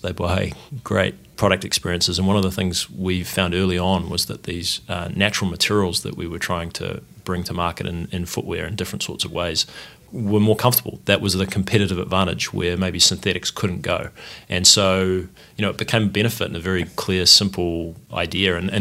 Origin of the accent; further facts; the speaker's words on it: Wellington, New Zealand; moved away as an adult; But, I grew up in New Zealand.